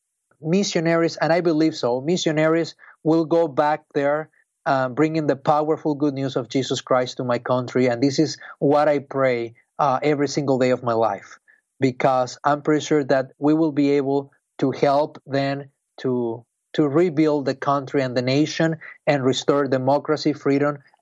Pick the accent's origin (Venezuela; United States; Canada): Venezuela; English is a second language; also born or lived in Caracas; grew up in the Lutheran Church of Venezuela